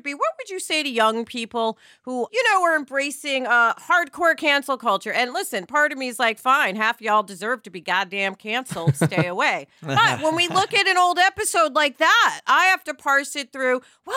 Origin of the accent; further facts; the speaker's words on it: New York, United States; And I know him and met him and da-da-da-da, and I'm from New York.